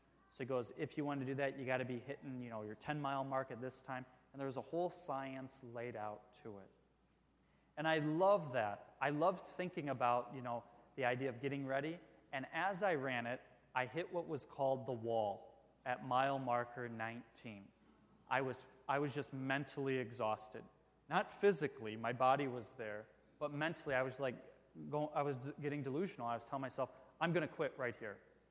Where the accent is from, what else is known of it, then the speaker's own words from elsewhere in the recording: Ohio, United States; I'm from Northwest Ohio where things are flat.